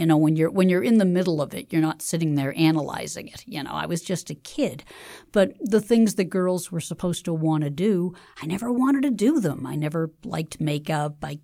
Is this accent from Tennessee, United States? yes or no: no; Dorchester, Massachusetts, United States; I was raised near Franklin Field. The neighborhood was very different in those days, but Dorchester has always been a neighborhood of immigrants.